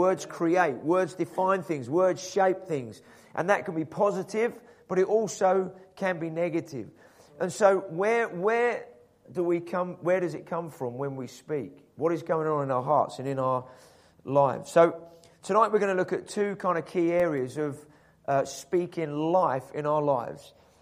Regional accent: Scotland, United Kingdom; I don't particularly think of myself as just Scottish, independent, separate from England.

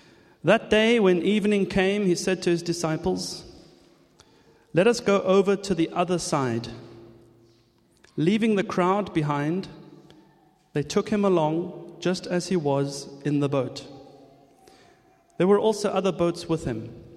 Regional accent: Frankfurt, Hesse, Germany; I mean, Frankfurt, and we come from Frankfurt, but, you know, Frankfurt is still a provincial town compared to this, you know.

